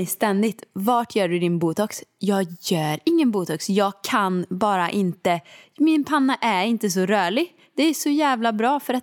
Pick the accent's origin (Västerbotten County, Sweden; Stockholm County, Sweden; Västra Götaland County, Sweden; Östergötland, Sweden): Västra Götaland County, Sweden; Åmål; moved away; Farmor frågade varje gång jag är hemma i Åmål. När ska du flytta hem?